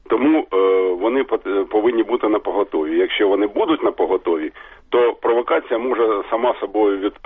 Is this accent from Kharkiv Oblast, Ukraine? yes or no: yes; Kharkiv, Kharkiv Oblast, Ukraine; я з Харкова.